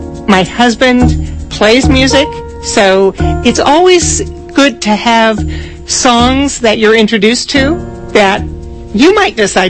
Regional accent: Lawrence, Kansas, United States; I'm from Lawrence.

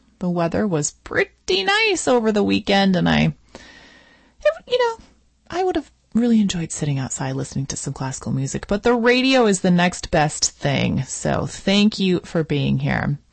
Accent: South Dakota, United States; Ooh, Keystone is in my home state of South Dakota.

